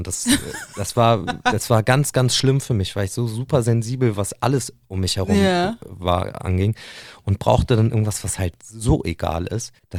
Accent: Nienburg, Lower Saxony, Germany; ich bin ja in Nienburg aufgewachsen

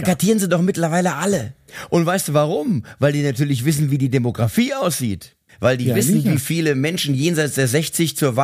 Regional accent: Mainz, Rhineland-Palatinate, Germany; Ich bin Mainzer, ich komme aus Mainz, ich fühle mich wohl, wo ich hier wohne, ich mag das.

